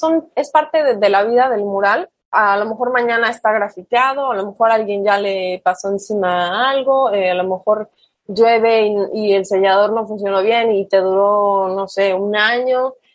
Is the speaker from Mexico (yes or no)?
yes; Cancún, Quintana Roo, Mexico; also born or lived in Mexico City; Nací en DF, pero toda mi vida, desde los 2 meses, he estado aquí. Entonces, prácticamente yo me considero cancunense totalmente. Y aquí crecí y aquí es mi lugar de vida.